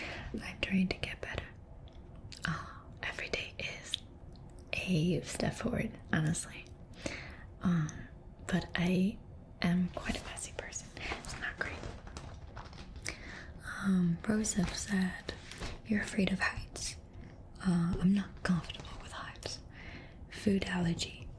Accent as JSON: {"language": "English", "country": "France", "tie": "born or raised there", "second_language": "English", "said": "I grew up in France in high school."}